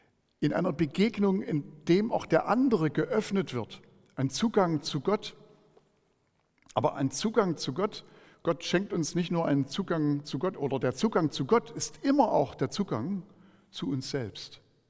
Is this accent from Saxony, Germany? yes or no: yes; Hartha, Saxony, Germany; Ich komme aus Hartha bei Döbeln, ist also gar nicht so weit weg von hier.